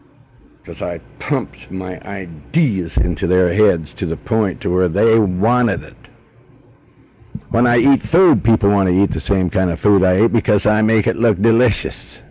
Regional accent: Montana, United States; I know all about Western, country Western, because I was raised in Montana.

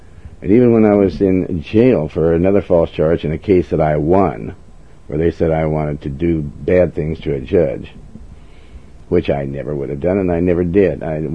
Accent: United States; I'm an American, and I want to, and I'm a Christian.

